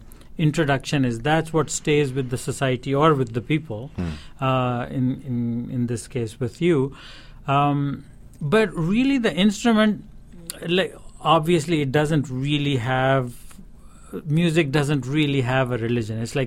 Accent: Pakistan; Originally, I'm from Pakistan, but my ancestors were from India.

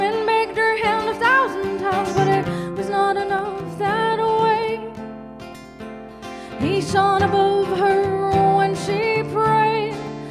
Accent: Vancouver, British Columbia, Canada; I mean, I'm from Vancouver.

